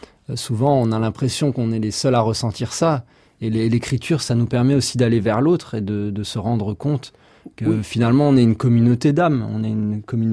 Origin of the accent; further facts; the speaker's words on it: Rwanda; je vous parle de mon sentiment même en tant que Rwandais